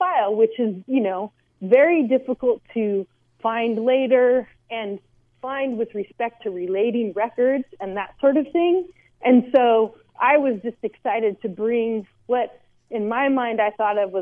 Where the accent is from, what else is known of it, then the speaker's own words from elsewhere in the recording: San Luis Obispo, California, United States; I decided to leave the Bay Area and move home to my hometown of San Luis Obispo.